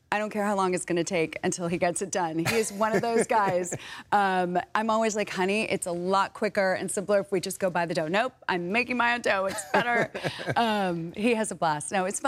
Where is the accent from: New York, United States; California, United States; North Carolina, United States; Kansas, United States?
California, United States; The weather, the geography, the people.